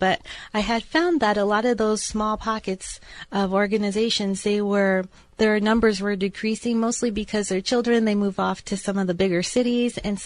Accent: California, United States; also born or lived in Ohio; I'm from California originally, but did my grad school work in Ohio.

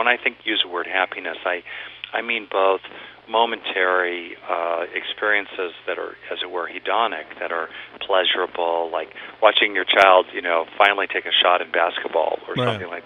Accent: California, United States; I grew up in California, all right

